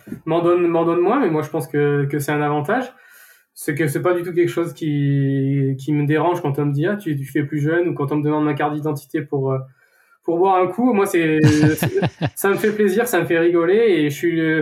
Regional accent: Auvergne-Rhône-Alpes, France; Donc voilà, pour mon enfance, vraiment dans le Cantal, tourner nature.

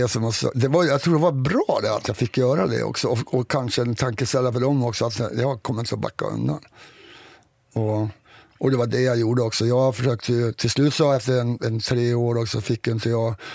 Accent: Sweden; vi kommer från Sverige

